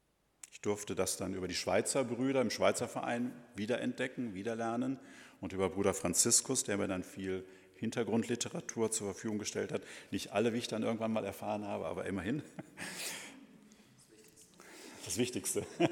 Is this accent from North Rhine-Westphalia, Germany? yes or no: yes; Essen, North Rhine-Westphalia, Germany; born there; aus meiner Geburtsstadt in Essen. Ich war damals Jugendleiter im Weiglerhaus in Essen. Das ist eine Jugendeinrichtung der evangelischen Kirche.